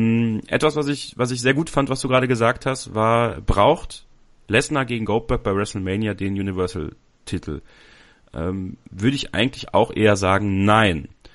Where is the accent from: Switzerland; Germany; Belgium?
Belgium; born there; ja, mein Gott, ich bin in Belgien geboren, Leute.